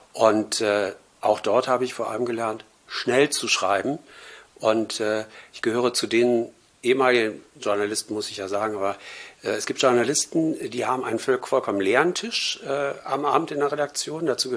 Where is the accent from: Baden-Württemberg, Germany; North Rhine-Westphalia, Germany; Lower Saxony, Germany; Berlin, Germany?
Berlin, Germany; born there; ich bin 1960 in West-Berlin geboren.